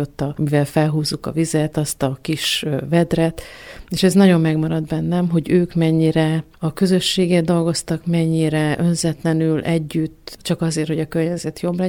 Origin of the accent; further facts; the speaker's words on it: Hercegkút, Borsod-Abaúj-Zemplén, Hungary; mert én Herceg úton itt Sáspatok mellett egy sváb faluba születtem, a kis utcában, úgyhogy ez egy külön hely volt mindig a faluban, ahol mi laktunk